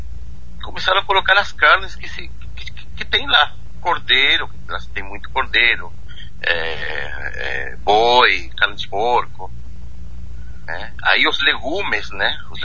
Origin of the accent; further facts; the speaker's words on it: San Carlos de Bariloche, Río Negro, Argentina; Portuguese is a second language; Sim, nós somos de Bariloche, São Carlos de Bariloche, da Patagônia, né?